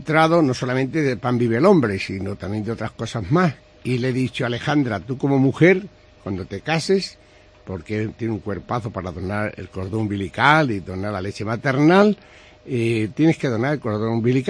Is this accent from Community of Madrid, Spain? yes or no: no; Extremadura, Spain; me estiro y digo, soy extremeño